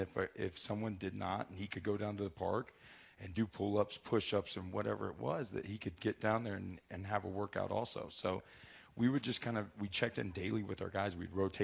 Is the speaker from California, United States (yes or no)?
no; Oklahoma, United States; And I grew up in Oklahoma, and there's not, you know, I mean, you can see mountains. It's all flat there.